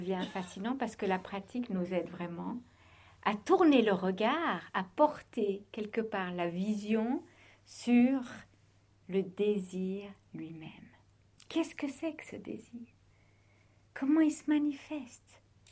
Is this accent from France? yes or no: no; Switzerland; En tant que petite Suissesse, c'est clair qu'on aime ça.